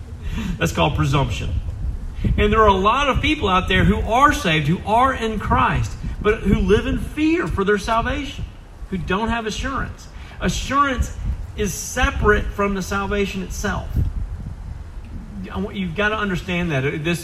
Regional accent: Deep South, United States; I grew up in the Deep South. And there's a lot of things about Tulsa that's Deep South.

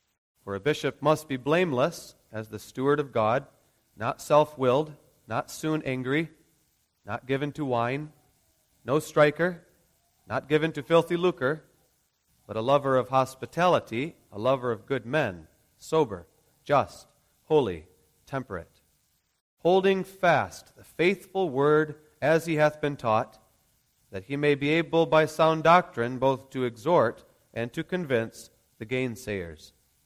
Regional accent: Grand Rapids, Michigan, United States; I grew up in Southeast Protestant Reformed Church in Grand Rapids, Michigan.

